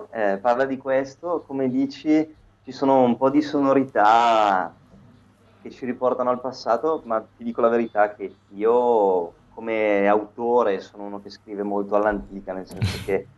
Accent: Bergamo, Lombardy, Italy; poi io sono di Bergamo, qua la situazione è stata brutta

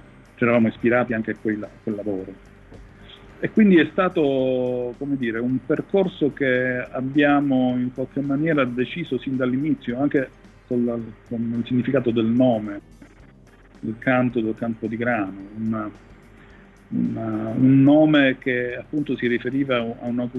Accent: Palermo, Sicily, Italy; siamo entrambi di Palermo, però a vivere a Palermo sono rimasto solo io

